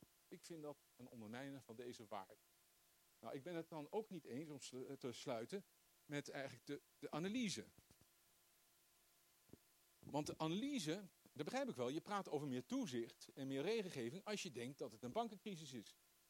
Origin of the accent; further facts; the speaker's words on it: Groningen, Netherlands; Ik ben altijd wel als Groninger denk ik van, nou, Groningen moet zich eigenlijk afscheiden.